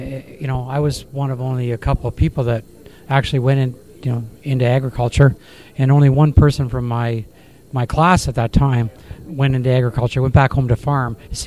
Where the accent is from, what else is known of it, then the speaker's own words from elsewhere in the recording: Grand Valley, Ontario, Canada; Actually, I'm from Grand Valley